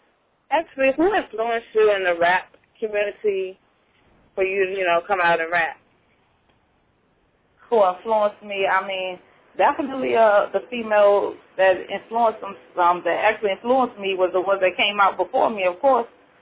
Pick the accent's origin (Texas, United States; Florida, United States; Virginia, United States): Virginia, United States; Richmond; I'm from Richmond, VA. I'm 22 years of age